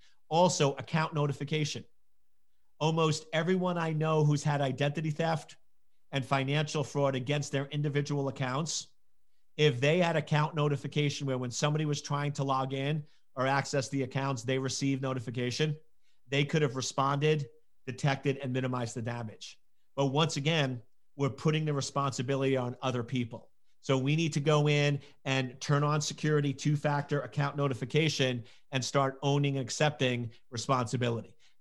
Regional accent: Scotland, United Kingdom; I'm Scottish, so we call her Nana.

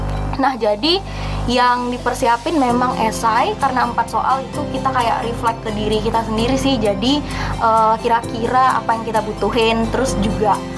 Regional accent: Pontianak, West Kalimantan, Indonesia; dari Prodi Manajemen Angkatan 2021, Fakultas Ekonomi dan Bisnis UNTAN. Asalku asli dari Pontianak

